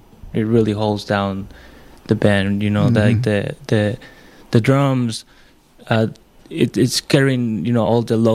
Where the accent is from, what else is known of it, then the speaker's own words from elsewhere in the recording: Valencia, Carabobo, Venezuela; English is a second language; now in Los Angeles, United States; I'm originally from Venezuela, from the city of Valencia.